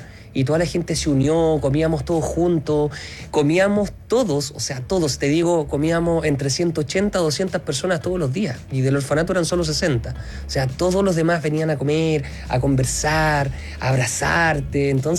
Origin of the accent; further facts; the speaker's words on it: Concepción, Biobío, Chile; Yo soy de Concepción, entonces quería hacer algo en el Gran Concepción